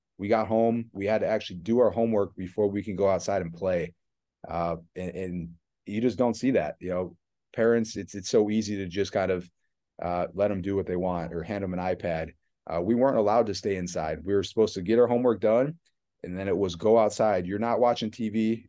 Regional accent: Buffalo, New York, United States; Growing up in Buffalo, New York, a Bills fan would not buy a Gronk shaker just because they're a Bills fan.

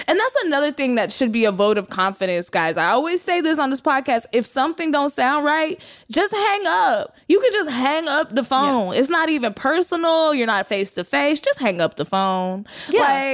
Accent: Texas, United States; they'll call from an area code that's from your area code, which I'm from Texas.

